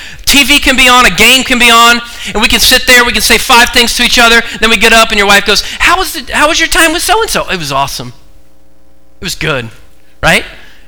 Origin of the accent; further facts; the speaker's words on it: Portland, Oregon, United States; I was born and raised in Oregon, and just yesterday there were riots in Portland, right by where I grew up.